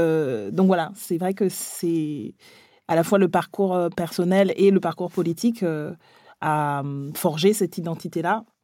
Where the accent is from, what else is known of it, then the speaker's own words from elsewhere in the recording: Libreville, Estuaire, Gabon; also born or lived in Montpellier, France; now in Paris, France; je suis une femme noire. Une femme noire née en Afrique, au Gabon. Donc, une Africaine de Montpellier, puisque j'ai grandi à Montpellier. Et parisienne depuis peu